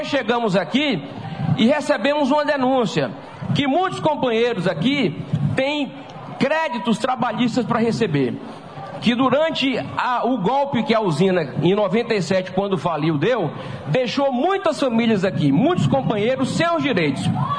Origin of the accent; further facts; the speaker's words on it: Northeast Region, Brazil; Deus tocou no meu coração para declamar uma poesia de Patativa do Açaré, um poeta da minha terra nordeste.